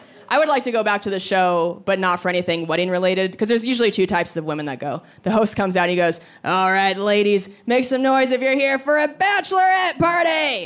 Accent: Washington, United States; So I'm from Washington State originally, and they just passed this new legislation

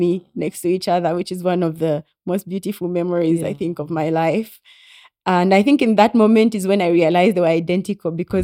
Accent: Chingola, Copperbelt, Zambia; I was born in Chingola. Yeah, home is in Chingola.

